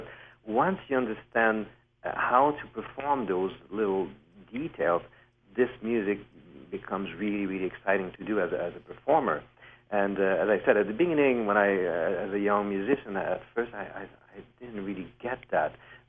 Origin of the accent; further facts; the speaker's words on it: Montreal, Quebec, Canada; Well, it's funny because I'm French-Canadian. Yeah. You may hear that a little bit in my accent. Indeed. So I grew up basically musically here in Montreal, and then I went to study in Vienna.